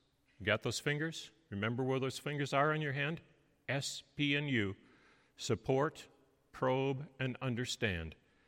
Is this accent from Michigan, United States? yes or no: yes; Grand Haven, Michigan, United States; After all, We're from Grand Haven, which is very close to Lake Wobegon, and all the children are above average.